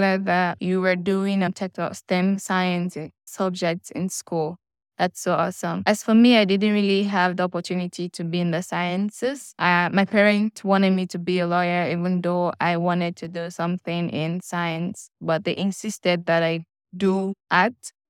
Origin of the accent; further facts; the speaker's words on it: Sierra Leone; I'm from Sierra Leone. I'm 22 years old